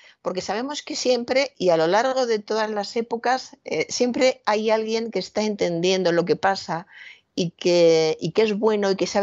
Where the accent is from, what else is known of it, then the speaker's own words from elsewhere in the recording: Toledo, Castilla-La Mancha, Spain; Yo soy de Toledo, que es un lugar muy especial